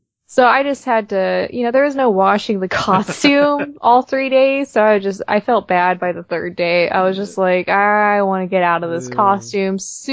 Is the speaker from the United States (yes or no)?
yes; West Coast, United States; but I'm from the West Coast, and we don't do humidity at all.